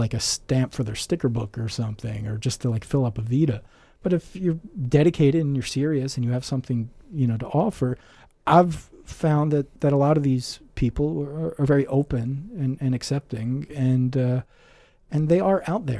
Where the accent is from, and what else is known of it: Philadelphia, Pennsylvania, United States; born or raised there